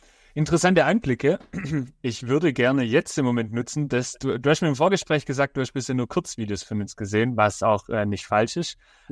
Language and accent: German; Rottenburg, Germany; Also ich komme aus Rottenburg